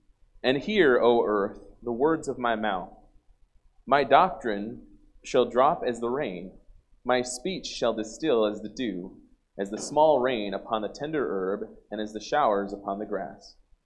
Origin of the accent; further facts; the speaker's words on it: New York, United States; I'm from New York, so I try to do things fast. I need to slow down. I used to preach as a teenager back in New York